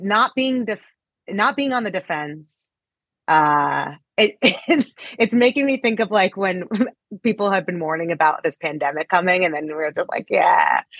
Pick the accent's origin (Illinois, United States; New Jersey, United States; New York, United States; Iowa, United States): New Jersey, United States; I grew up in New Jersey. And so like my reference is just like the Jersey Shore.